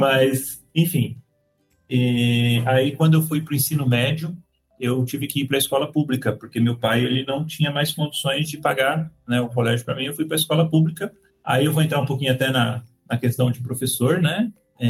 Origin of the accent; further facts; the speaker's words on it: São Paulo, Brazil; É, eu tinha comentado que eu era paulistano, então nasci aqui em São Paulo, né?